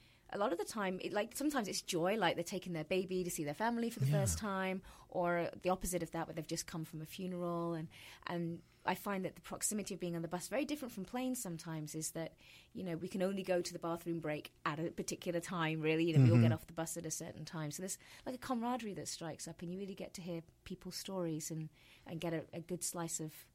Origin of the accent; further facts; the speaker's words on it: East Midlands, United Kingdom; moved away; I'm from the UK originally. Mm-hmm. Yeah, right, very beautiful part of the UK, Derbyshire and Leicestershire, which is right in the centre of the country.